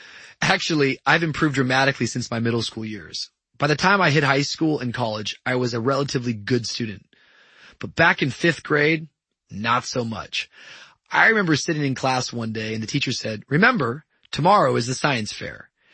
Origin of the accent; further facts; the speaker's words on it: Washington, United States; I grew up in Washington, and everyone from that state knows the story of Mount St. Helens. This was part of my roots.